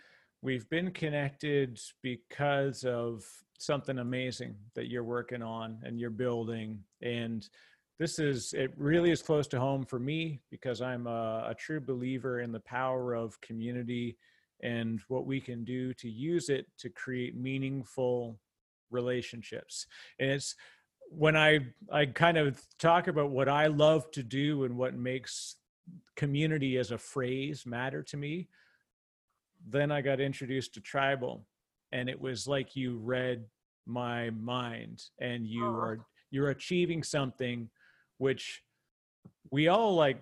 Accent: Canada; I'm Canadian, as you can tell by my odd accent.

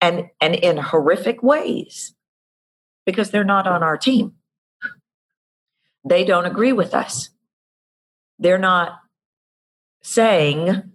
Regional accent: Houston, Texas, United States; I'm from Houston, and I remember last year, year before, the last hurricane, you know, was just devastating.

